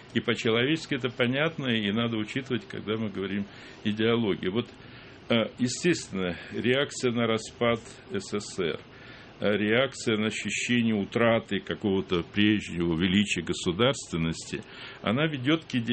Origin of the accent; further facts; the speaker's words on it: Odesa, Odesa Oblast, Ukraine; now in Moscow, Russia; есть разница между восприятием национальной проблемы в моем родном городе, в Одессе, и в Москве.